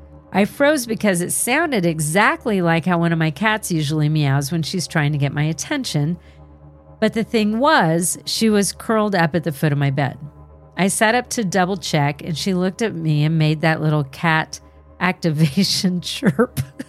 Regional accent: Massachusetts, United States; now in Florida, United States; So I live in Florida now, but I grew up in Massachusetts, and the house I grew up in was haunted.

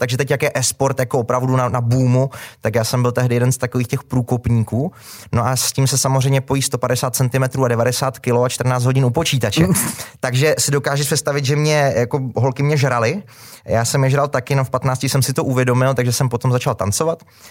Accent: Ostrava, Moravian-Silesian Region, Czechia; Já jsem patriotem ostravským a hrdě se k tomu hlásím a vždycky říkám, že ti nejlepší Pražáci jsou z Ostravy

